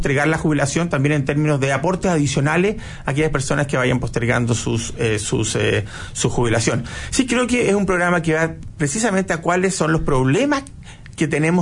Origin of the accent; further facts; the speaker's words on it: Chile; El Estado somos todos los chilenos.